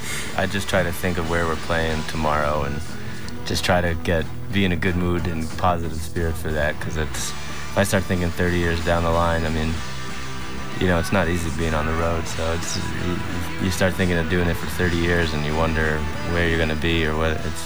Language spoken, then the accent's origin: English; United States; I don't know, we're Americans, so we grew up with this music.